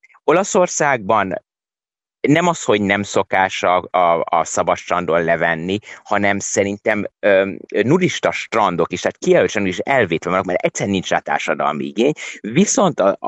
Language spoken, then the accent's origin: Hungarian; Hungary; Magyarország ilyen szempontból lehet, hogy azért, mert magam is magyar vagyok, azért mégis így szocializált alapvetően